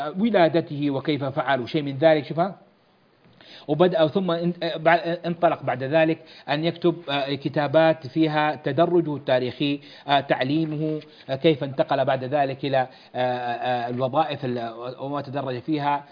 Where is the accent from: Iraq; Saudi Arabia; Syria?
Saudi Arabia; Hejaz; ما زالوا يستعملون عندنا في الحجاز هذه العبارة